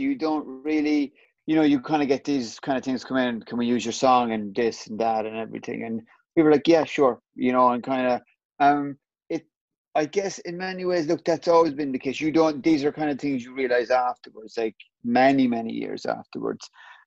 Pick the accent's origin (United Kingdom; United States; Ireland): Ireland; Everyone thinks that because we're Irish.